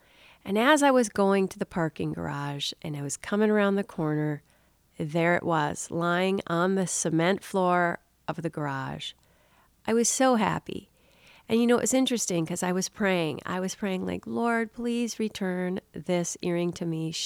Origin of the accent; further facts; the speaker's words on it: Minnesota, United States; My parents have lived in Minnesota their whole life. I was born and raised in Minnesota.